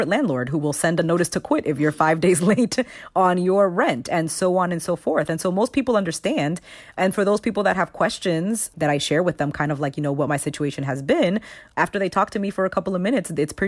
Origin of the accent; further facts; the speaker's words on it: Boston, Massachusetts, United States; also born or lived in Bronx; My family moved here from the Bronx when I was about 9 months old. And so I'm a Bostonian.